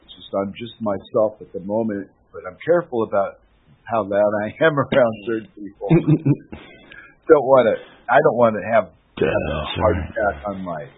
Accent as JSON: {"language": "English", "country": "United States", "said": "because I'm the American here."}